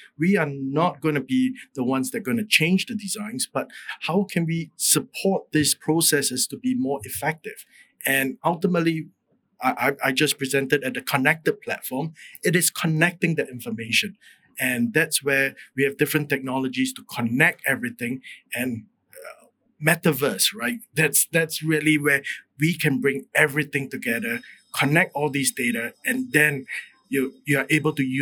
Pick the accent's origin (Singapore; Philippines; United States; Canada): Singapore; I'm originally from Singapore